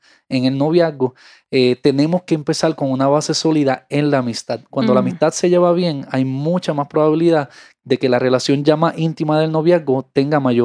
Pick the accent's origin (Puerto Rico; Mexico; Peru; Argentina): Puerto Rico; por lo menos en mi país, en Puerto Rico, hay gente que dicen que tienen amistad con privilegio